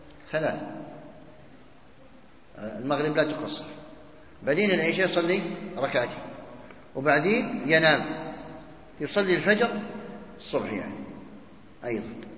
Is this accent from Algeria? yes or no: yes; Algeria; فما يفعله الجماعة من عندنا في الجزائر، غالبهم لا يذهبون إلى منى